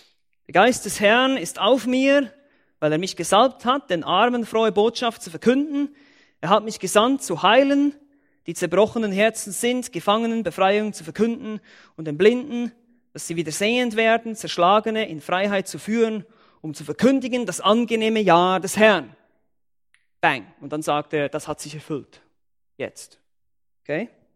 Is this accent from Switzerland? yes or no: yes; Switzerland; Ich meine, ich bin aus der Schweiz, wir haben sehr viele Berge da.